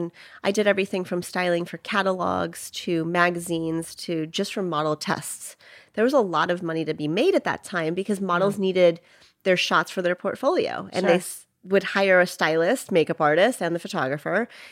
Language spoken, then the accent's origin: English; Chicago, Illinois, United States; also born or lived in Atlanta; So Atlanta was home after I moved from Chicago. That's where I was born and raised.